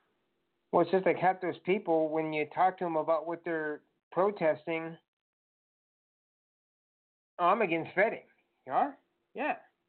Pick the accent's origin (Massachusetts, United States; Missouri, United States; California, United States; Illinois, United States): Illinois, United States; Chicago; Well, I'm from Chicago, and running a big city is easier than running a small one.